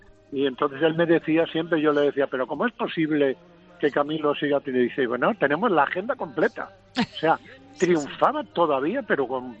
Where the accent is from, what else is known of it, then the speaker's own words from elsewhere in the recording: Padrón, Galicia, Spain; estoy en mi pueblo, en Padrón, que he venido a ver a la familia unos días.